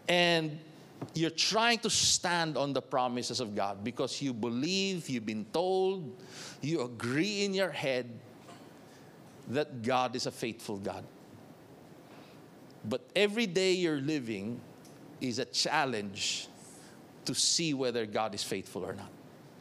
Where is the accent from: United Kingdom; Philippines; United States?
Philippines; Bacolod, Western Visayas; I come from Bacolod, which is about an hour away by fast craft from Iloilo, another island. So I speak the dialect, so they said, maybe you're the guy.